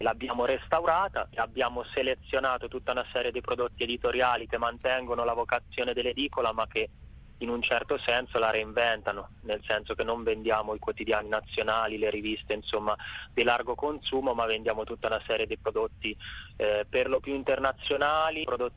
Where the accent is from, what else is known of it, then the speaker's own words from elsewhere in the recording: Perugia, Umbria, Italy; perché alcuni di noi, me in primis, sono di Perugia